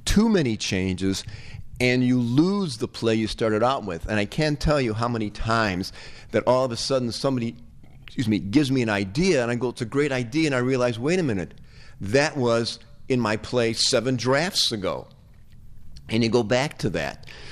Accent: Chicago, Illinois, United States; I grew up in Chicago. I lived in Rogers Park, and then after eighth grade, we moved to the suburbs, and then I started teaching in the suburbs, and I love Chicago.

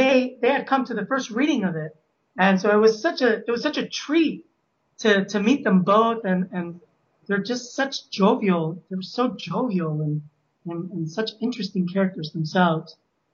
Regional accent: Chicago, Illinois, United States; I am. I was born in Chicago. I was born at Illinois Masonic. And I lived on the north side of Chicago my whole life.

